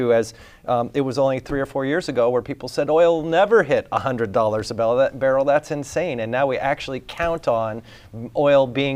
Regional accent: Fairbanks, Alaska, United States; Now, as we've joked about before on this program, I am from Fairbanks, and you can insert your own joke there.

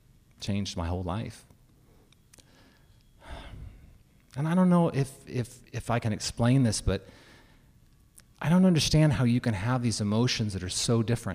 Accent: Utqiagvik, Alaska, United States; moved away as an adult; also born or lived in Nishinomiya, Japan; So, as mentioned, I'm from Utqiagvik, or Barrow, and there's not a lot of trees in Barrow.

